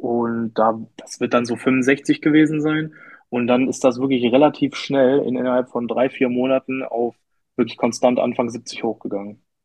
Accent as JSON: {"language": "German", "town": "Hameln", "region": "Lower Saxony", "country": "Germany", "said": "Also ich komme aus Hameln, das ist in Niedersachsen, ist so in der Nähe von Hannover, würde ich mal sagen."}